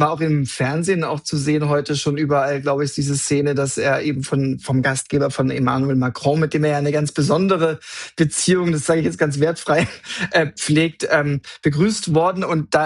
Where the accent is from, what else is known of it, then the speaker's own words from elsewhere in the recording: Texas, United States; Also witzig, jetzt bist du quasi in meiner Heimat und ich in deiner fast.